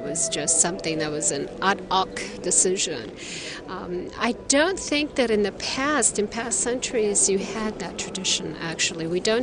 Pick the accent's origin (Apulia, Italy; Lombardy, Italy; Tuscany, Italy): Lombardy, Italy; Milan; I'm not from Rome. We don't have that up north. I know that in Milano we really don't have.